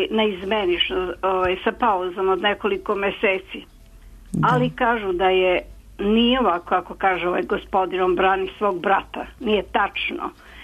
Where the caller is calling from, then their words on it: Zrenjanin, Vojvodina, Serbia; Ja sam iz Renjanina, evo jedno žensko.